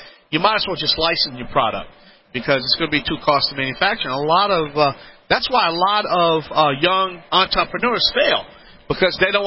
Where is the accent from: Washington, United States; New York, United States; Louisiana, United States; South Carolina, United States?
Louisiana, United States; That's right … I'm the originator, not the duplicator.